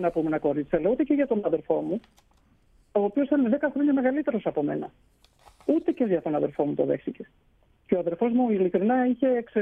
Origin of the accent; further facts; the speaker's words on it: Edessa, Central Macedonia, Greece; born there; also born or lived in Thessaloniki; Λοιπόν, γεννήθηκα το 60 στην Έβεσα.